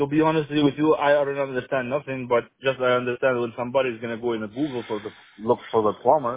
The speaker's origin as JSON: {"language": "English", "country": "Albania", "said": "I'm Albanian."}